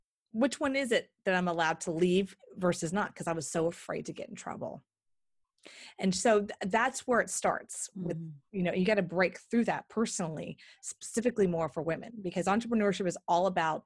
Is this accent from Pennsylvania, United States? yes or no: no; Texas, United States; So I grew up here in the United States in Texas. Okay. I grew up in a very Southern home, I would call it.